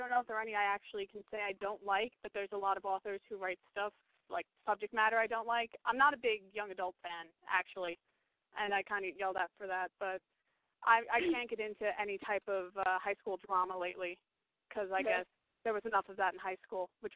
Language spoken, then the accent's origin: English; Ireland; I'm very Irish, and people that know Irish people know we're storytellers and we exaggerate everything.